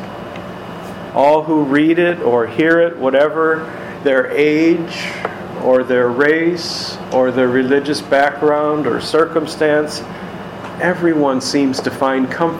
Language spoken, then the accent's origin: English; Chicago, Illinois, United States; I grew up in Chicago.